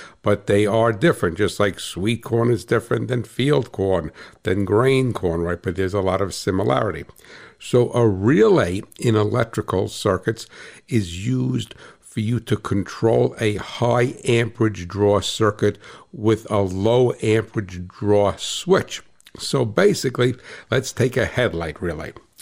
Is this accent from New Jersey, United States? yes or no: yes; New Jersey, United States; I'm that guy from New Jersey